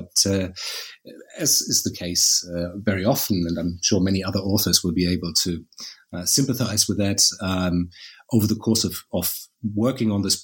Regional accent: Berlin, Germany; I grew up in Berlin in the 1980s and 1990s.

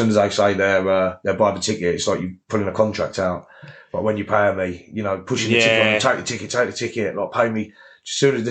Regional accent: Gillingham, South East England, United Kingdom; like I'm from Gillingham

